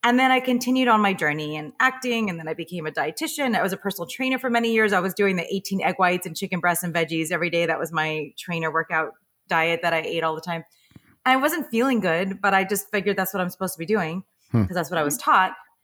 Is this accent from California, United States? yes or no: yes; Los Angeles, California, United States; I started even back before that when I grew up in Los Angeles and I was a dancer and an actress.